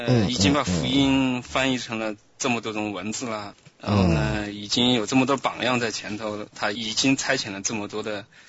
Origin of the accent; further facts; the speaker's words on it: Shaanxi, China; 我那个家乡话应该有点像四川话，但是。